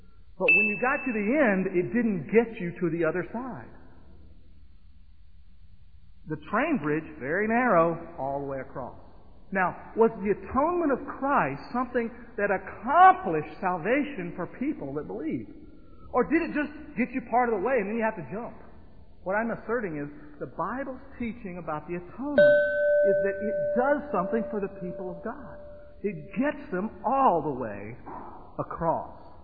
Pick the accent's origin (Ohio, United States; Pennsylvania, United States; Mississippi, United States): Mississippi, United States; I grew up down in Mississippi, down in Monroe County, Mississippi, where the Tom Bigby River is.